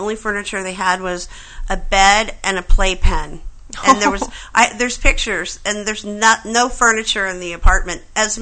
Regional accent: Los Angeles, California, United States; also born or lived in Santa Monica; Grew up in West L.A., and eventually went to USC Film School.

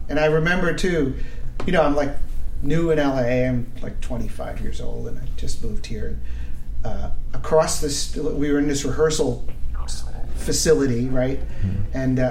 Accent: New Jersey, United States; I know the songs. I'm from New Jersey. I'm ready.

